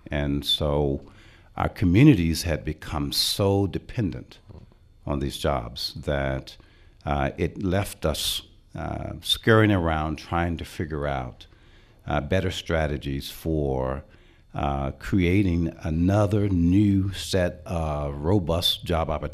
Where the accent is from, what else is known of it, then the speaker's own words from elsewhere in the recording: Winston-Salem, North Carolina, United States; I was fortunate growing up in Winston-Salem to have a climate with two incredible parents